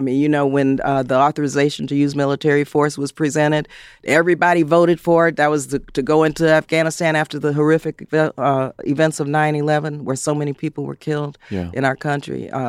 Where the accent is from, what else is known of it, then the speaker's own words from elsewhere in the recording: San Fernando, California, United States; In Southern California, you know, I was raised actually in San Fernando.